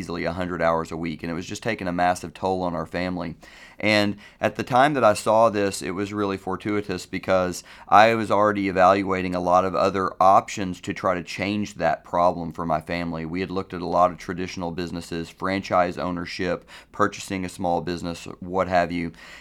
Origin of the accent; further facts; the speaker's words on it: Dallas, Texas, United States; I'm from the Dallas area.